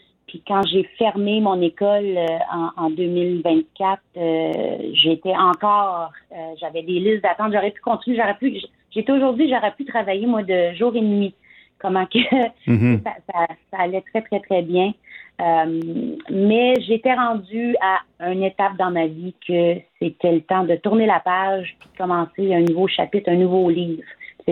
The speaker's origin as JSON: {"language": "French", "town": "Hammond", "region": "Ontario", "country": "Canada", "tie": "born or raised there", "said": "je suis native. Je suis native de la région Est-Ontario. Je suis native de Hammond."}